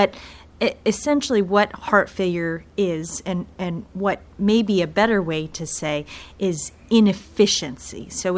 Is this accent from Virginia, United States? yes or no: yes; Virginia, United States; So I am mostly from Virginia growing up.